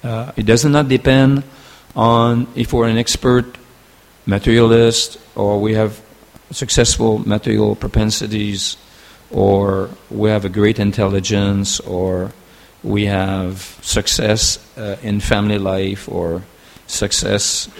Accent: Canada; we went to Hawaii because we're from Canada. We freeze all the time, you know.

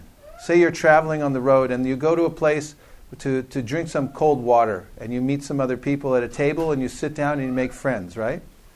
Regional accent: United States; Because those are my people. I'm an American.

